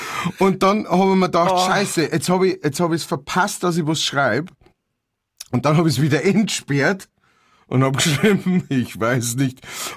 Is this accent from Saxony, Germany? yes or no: no; Straubing, Bavaria, Germany; Ich bin von Straubing. Ich bin von Straubing